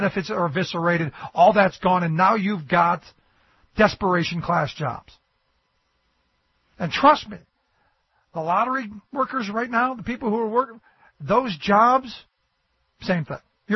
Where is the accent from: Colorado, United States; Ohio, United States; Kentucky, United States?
Ohio, United States; Cleveland; They're going to end up at, you know, like where I grew up in Cleveland.